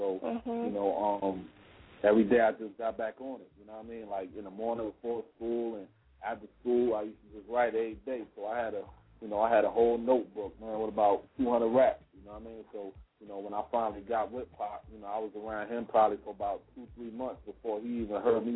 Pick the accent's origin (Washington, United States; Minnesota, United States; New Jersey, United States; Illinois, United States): New Jersey, United States; Montclair; also born or lived in Los Angeles, United States / Orange, United States; Yeah, I was born in L.A. I was raised in Jersey, Montclair, and Orange, New Jersey. And, you know, just grew up, you know, normal hood story, man.